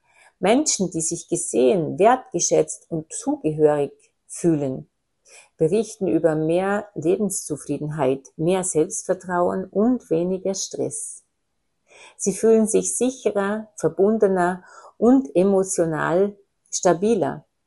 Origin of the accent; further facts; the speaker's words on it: Austria; wie im entgegengesetzten Teil von Österreich, wo ich herkomme